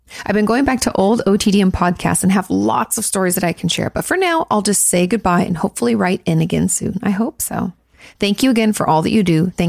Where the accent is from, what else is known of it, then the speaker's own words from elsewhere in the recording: New York, United States; I'm from New York. I'm 23. I come from an Orthodox Jewish family